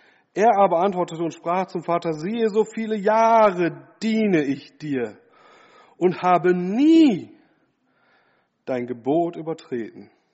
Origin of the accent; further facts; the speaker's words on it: Solingen, North Rhine-Westphalia, Germany; born there; bin geboren in Solingen … beide gläubig.